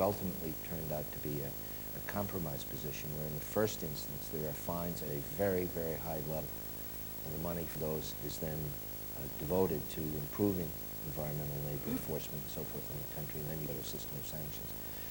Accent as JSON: {"language": "English", "country": "United States", "said": "I think this is something we Americans or North Americans, as we're looked at from the South, have to understand"}